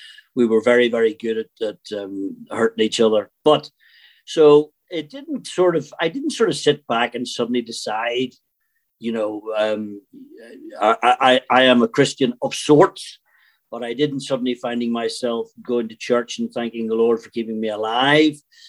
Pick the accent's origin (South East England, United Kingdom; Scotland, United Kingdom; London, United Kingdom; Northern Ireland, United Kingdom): Northern Ireland, United Kingdom; I grew up where I grew up in Northern Ireland, so you're always pretty sanguine about stuff. And you know, I've seen things, and everybody of my age, I'm 61, so we grew up right through the thick of it.